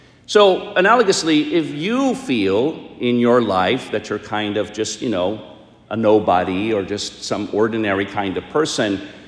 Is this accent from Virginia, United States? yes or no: yes; Virginia, United States; I mean, I'm from Virginia, right?